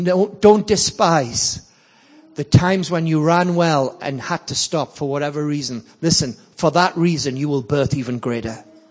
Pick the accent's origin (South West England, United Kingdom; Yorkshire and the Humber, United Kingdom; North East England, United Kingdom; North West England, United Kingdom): North East England, United Kingdom; Sunderland; Oh, by the way … from Sunderland, England.